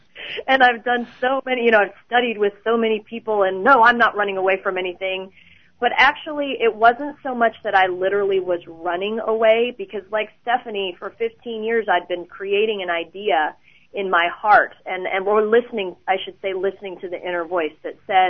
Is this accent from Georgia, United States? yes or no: yes; Georgia, United States; I came from Georgia.